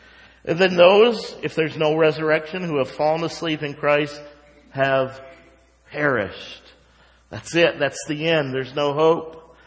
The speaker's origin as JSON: {"language": "English", "region": "West Virginia", "country": "United States", "tie": "born or raised there", "said": "someone talking about my home state, why in the world they find out the New River Bridge"}